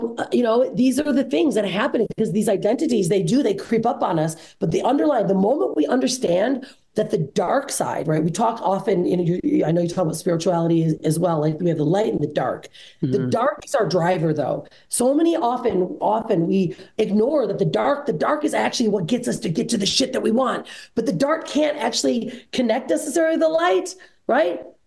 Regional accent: Detroit, Michigan, United States; So what I did is I go to California from Michigan, so I'm from Detroit.

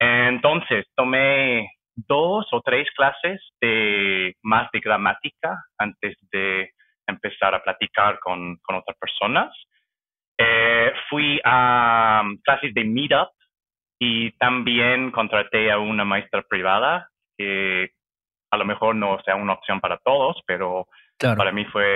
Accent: British Columbia, Canada; Spanish is a second language; now in Toronto, Canada; Sí, soy canadiense, nací cerca de Vancouver, en los suburbios, y crecí allá también. Me mudé a Toronto hace 7 años.

